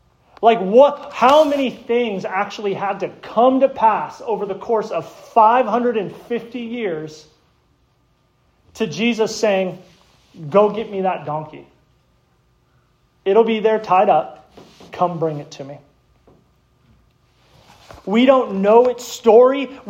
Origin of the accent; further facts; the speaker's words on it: Arizona, United States; I was born and raised in Arizona